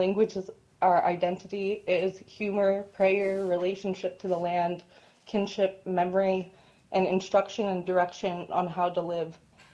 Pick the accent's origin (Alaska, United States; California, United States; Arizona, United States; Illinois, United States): Alaska, United States; Fort Yukon; now in Fairbanks, United States; I come from Fort Yukon, where I come from Gwachaje, known formerly as Fort Yukon. And I'm learning my language. Because of that, I'm now living in Fairbanks.